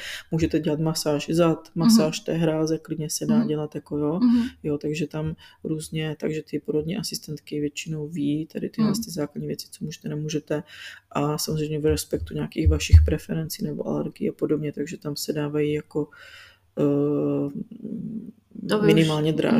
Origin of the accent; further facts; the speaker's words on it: Olomouc, Olomouc Region, Czechia; já jsem z Olomouce a já jsem vlastně rodila ve Štemberku